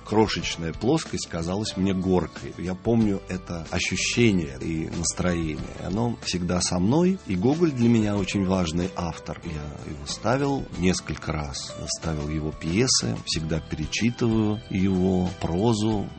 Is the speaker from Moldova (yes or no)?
no; Moscow, Russia; Вот это моя малая родина, да, моя Москва, это район Остоженки и Пречистенки, где, собственно, я провел свое детство, облазил все крыши